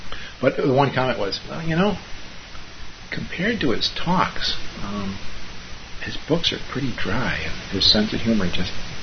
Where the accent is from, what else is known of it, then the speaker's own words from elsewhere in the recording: Minnesota, United States; they were really delighted to find out that I was from Minnesota